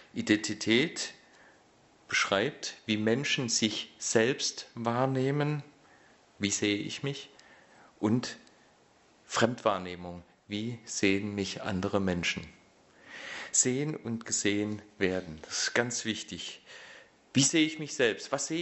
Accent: Heidenheim, Baden-Württemberg, Germany; Wer jetzt Fußballfan ist von euch, der kennt auch FC Heidenheim. Das ist tatsächlich die Kreisstadt, wo ich herkomme.

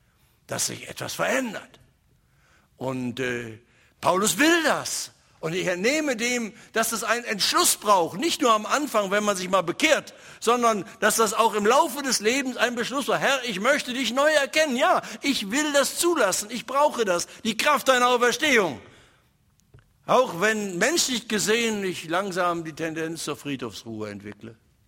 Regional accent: North Rhine-Westphalia, Germany; Ich komme aus dem Ruhrgebiet.

